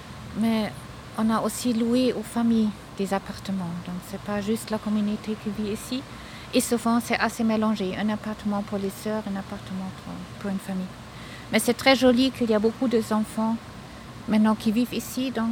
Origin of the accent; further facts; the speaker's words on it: Germany; c'est puisque je viens d'Allemagne.